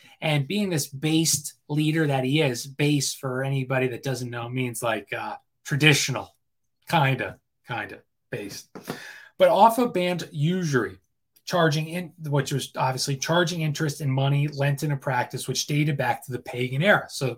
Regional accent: England, United Kingdom; I'm English.

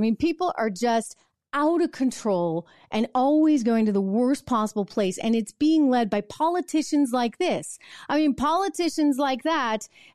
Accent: New Hampshire, United States; comes from General John Stark, out of New Hampshire, my home state.

